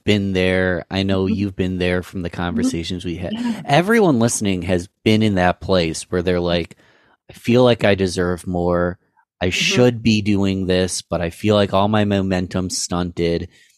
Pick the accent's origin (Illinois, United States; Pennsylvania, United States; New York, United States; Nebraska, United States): New York, United States; Rochester; But you're a Rochester, you're here locally in my hometown, the 585. If anyone doesn't know, 585 is Rochester, New York